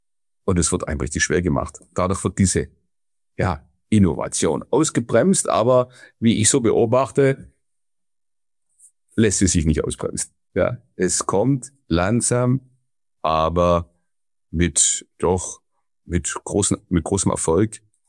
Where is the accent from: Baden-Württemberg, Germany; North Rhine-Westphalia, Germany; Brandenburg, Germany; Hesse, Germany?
Baden-Württemberg, Germany; Ulm; ich komme aus Ulm, da ist es dann ganz dramatisch. Also auf der einen Seite ist Bayern, auf der anderen Seite ist Baden-Württemberg.